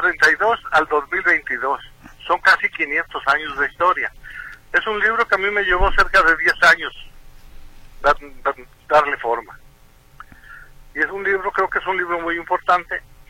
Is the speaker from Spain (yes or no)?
no; Tonaya, Jalisco, Mexico; yo nací en Tonaya, donde estudio la enseñanza primaria y la secundaria. Pero cuando yo llego a Guadalajara, pues prácticamente allá como en los 70 estudiaba preparatoria